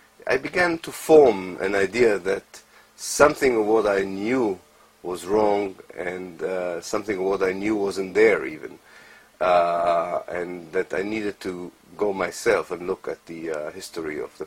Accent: Haifa, Haifa District, Israel; I was born in Haifa. I lived most of my life here.

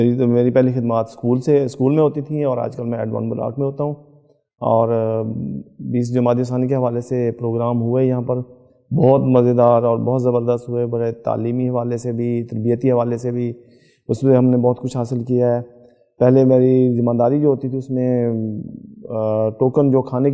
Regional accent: Muzaffargarh, Punjab, Pakistan; اور میں مظفر گڑھ سے تعلق رکھتا ہوں

